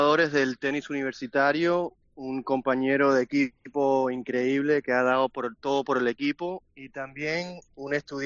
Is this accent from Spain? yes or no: no; United States; Siendo americano, es un sueño ganar los NCAAs, el torneo nacional universitario, y los americanos sueñan de eso desde chiquito.